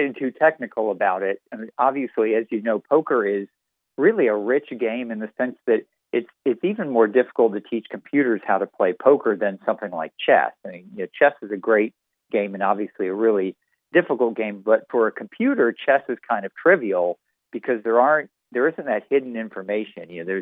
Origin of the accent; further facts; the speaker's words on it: Jacksonville, Florida, United States; also born or lived in Miami / Orlando; now in Gainesville, United States; Yeah, I was born in Jacksonville. I lived there till I was about 10, and now I've lived all over the state. I lived in Miami for a while and Orlando And now I'm right over in Gainesville